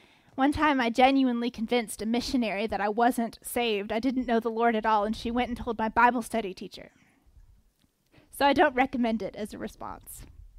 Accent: the South, United States; I think especially growing up in the South, although I've never grown up anywhere else

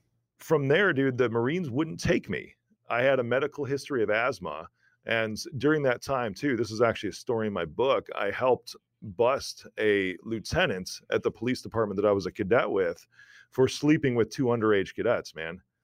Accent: Chicago, Illinois, United States; Even though I'm from Chicago, it's still a little bit worse in Minneapolis. I just wanted to stay around the Chicago area.

